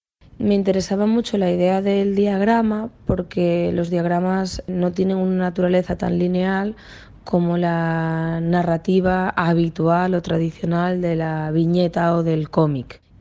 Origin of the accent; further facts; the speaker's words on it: Seville, Andalusia, Spain; now in Barcelona, Spain; tengo familia italo-gallega, crecí en Sevilla y ahora mismo vivo en Barcelona.